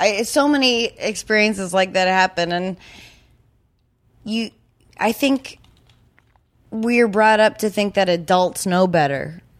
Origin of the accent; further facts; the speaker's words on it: New Hampshire, United States; I'm from New Hampshire and the thing about New Hampshire, well, there's this kind of, girls play sports there.